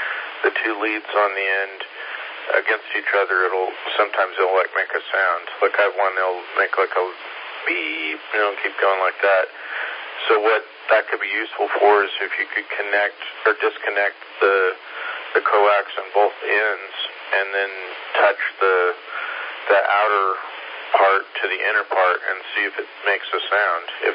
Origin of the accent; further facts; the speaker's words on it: Bakersfield, California, United States; And then I grew up in California